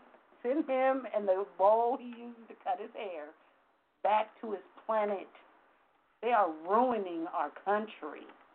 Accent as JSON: {"language": "English", "town": "Los Angeles", "region": "California", "country": "United States", "said": "I'll turn L.A., nigga, I ain't from here. I'm from South Central in 2 seconds."}